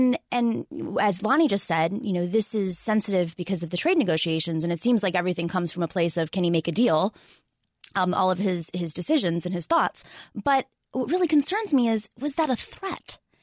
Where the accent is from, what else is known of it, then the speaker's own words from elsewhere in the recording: United States; Well, I think it surprises me as an American who's witnessed him crack down on protesters